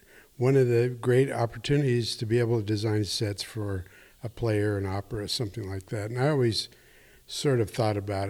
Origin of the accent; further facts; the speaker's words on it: New York City, New York, United States; you got to remember I came from New York City